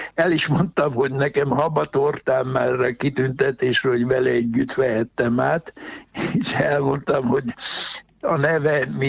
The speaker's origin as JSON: {"language": "Hungarian", "town": "Miskolc", "region": "Borsod-Abaúj-Zemplén", "country": "Hungary", "tie": "born or raised there", "said": "hogy Miskolcon van egy sporttelep, ami mellett én felnőttem"}